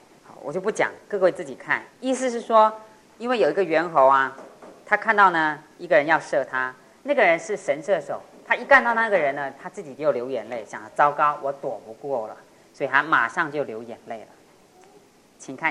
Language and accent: Chinese; China; 我们中国人呢、中国好吃，吃的民族